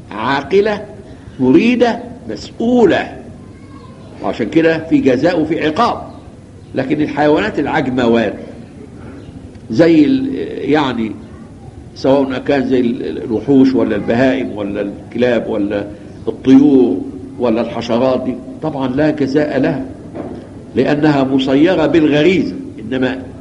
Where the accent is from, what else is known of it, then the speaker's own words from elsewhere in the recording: Egypt; إحنا مصريين لونه قمحي،